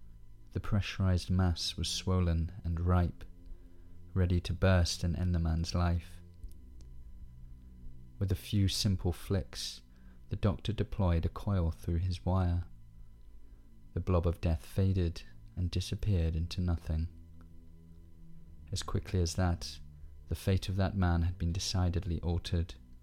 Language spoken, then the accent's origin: English; London, United Kingdom; I grew up in South London, where the sound of the sirens is never far away.